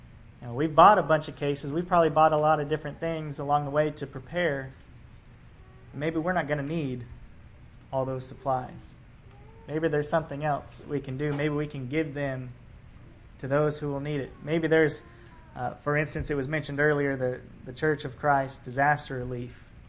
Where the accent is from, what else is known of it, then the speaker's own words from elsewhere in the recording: California, United States; also born or lived in Colorado; and of course, I'm from California, and then we lived in Colorado, and hurricanes and tornadoes were just nothing we've ever had to worry about.